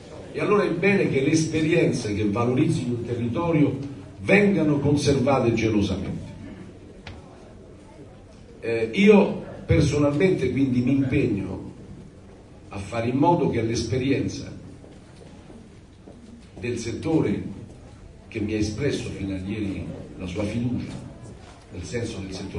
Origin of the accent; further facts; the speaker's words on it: Rome, Lazio, Italy; Chi mi conosce sa che io sono romano e romanista